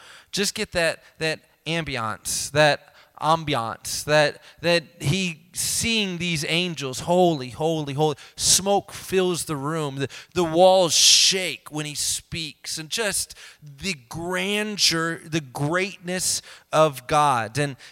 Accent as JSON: {"language": "English", "town": "Elkhart", "region": "Indiana", "country": "United States", "said": "I'm from Elkhart, Indiana, and we would always play in that basketball tournament"}